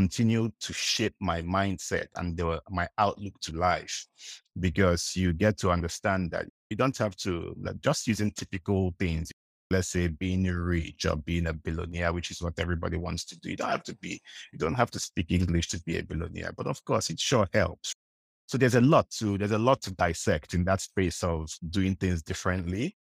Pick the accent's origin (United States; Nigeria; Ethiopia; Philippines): Nigeria; now in Asia; Growing up in Nigeria, Nigeria is one of the, it's in the Commonwealth.